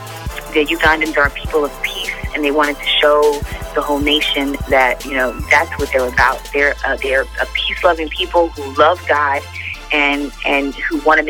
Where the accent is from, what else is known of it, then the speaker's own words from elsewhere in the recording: Brooklyn, New York, United States; I'm from Brooklyn, New York. What the heck, you know?